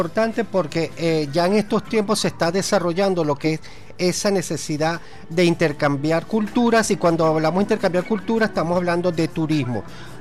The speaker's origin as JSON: {"language": "Spanish", "country": "Venezuela", "said": "nosotros somos venezolanos"}